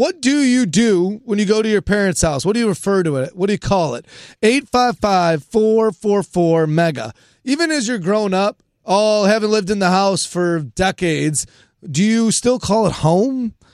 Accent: Chicago, Illinois, United States; My wife and I grew up. We both are born and raised in Chicago. And every single time we travel back to Chicago, I say home.

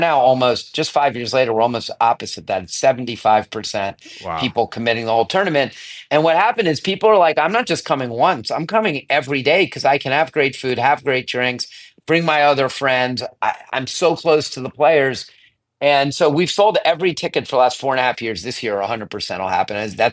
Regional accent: Chevy Chase, Maryland, United States; The two things I cared most about as a little kid growing up in Chevy Chase, going to Rollingwood Elementary School with Josh and Leland Junior High and BCC was the tennis tournament where I was a ball kid

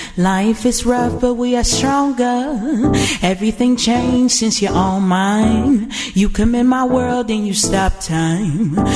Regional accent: Gary, Indiana, United States; I am originally from Gary, Indiana.

